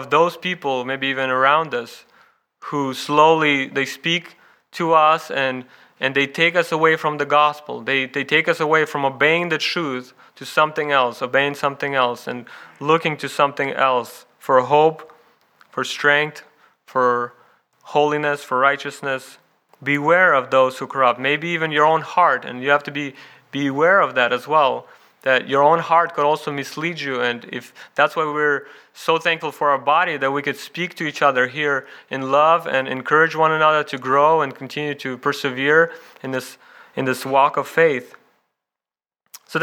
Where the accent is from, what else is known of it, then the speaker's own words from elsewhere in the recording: Ukraine; I remember as a child growing up in Ukraine and seeing my mom prepare bread